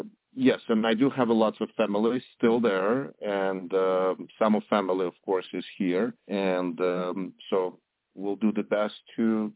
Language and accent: English; Ukraine; I'm originally from Ukraine, and I used to be music director of Lviv Philharmonic Orchestra from 2016 till 2020.